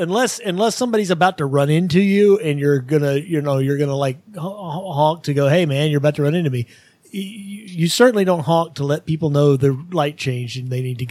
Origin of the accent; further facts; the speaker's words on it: Texas, United States; as much as it pains me as a Texan to say this, I believe Australia is slightly larger than Texas.